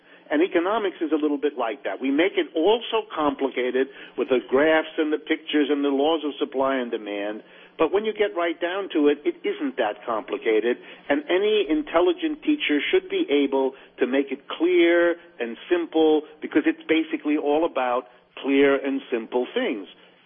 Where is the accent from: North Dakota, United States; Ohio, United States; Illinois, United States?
Ohio, United States; Youngstown; including my hometown of Youngstown, Ohio, which has been suffering for decades.